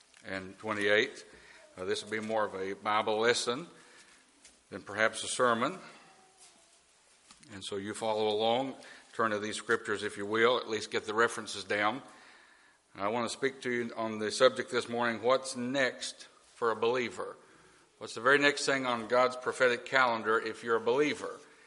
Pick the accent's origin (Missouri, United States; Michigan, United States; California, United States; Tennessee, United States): Tennessee, United States; All they need to hear is that I'm from Tennessee and we handle snakes.